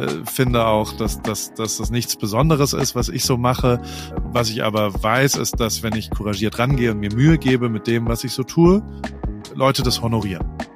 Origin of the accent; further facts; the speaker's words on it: Heidelberg, Baden-Württemberg, Germany; now in Newport Beach, United States; Der ist gerade in meiner Heimatstadt in Heidelberg heute. Und ich bin in Newport Beach in Kalifornien, weil ich hier gerade ein bisschen gefangen bin.